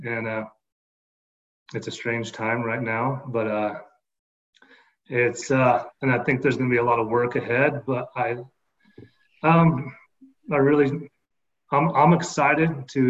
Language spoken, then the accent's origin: English; Moab, Utah, United States; I grew up in Moab and I moved away for a point when I went to college. Got an opportunity to come home. It was always kind of my dream to live in Moab and come back home.